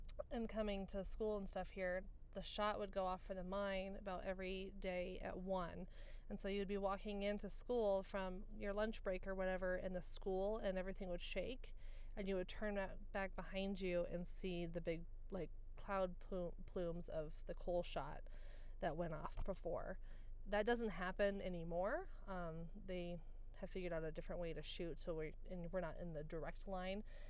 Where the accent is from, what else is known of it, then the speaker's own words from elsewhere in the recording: Craig, United States; when I think about growing up in Craig, that's one of the key parts.